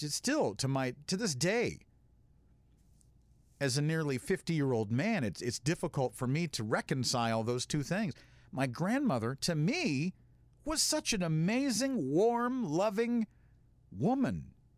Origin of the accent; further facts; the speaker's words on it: Florida, United States; because growing up in Florida when I did, and where I did, it was very white, very redneck, very racist.